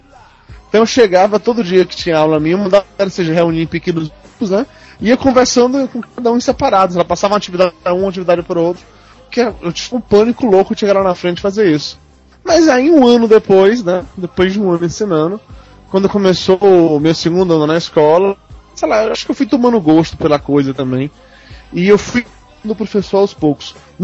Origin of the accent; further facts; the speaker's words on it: Bahia, Brazil; moved away as an adult; also born or lived in São Paulo; voltei para a Bahia, mais especificamente para minha cidade natal, para Marlosa.